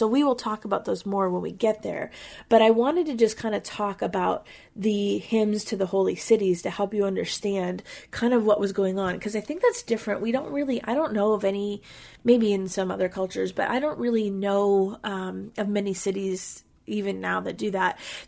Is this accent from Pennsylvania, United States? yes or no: yes; Pennsylvania, United States; And, you know, we're from Pennsylvania, so we see that with the Pittsburgh Steelers